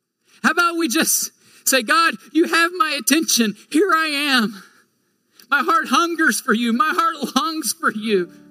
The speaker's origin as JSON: {"language": "English", "region": "Illinois", "country": "United States", "tie": "born or raised there", "said": "I'd never seen UVA. I grew up in Illinois."}